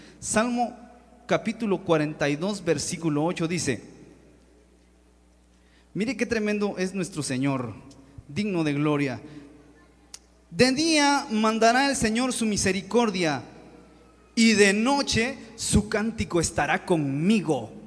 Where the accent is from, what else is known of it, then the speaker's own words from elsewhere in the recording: Guatemala; Y nosotros los guatemaltecos también tenemos un cantadito.